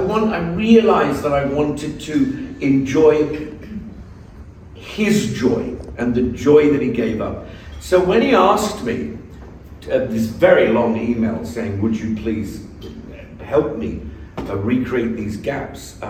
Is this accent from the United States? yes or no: no; Birmingham, West Midlands, United Kingdom; It is my hometown, though, so I've come home. It's great.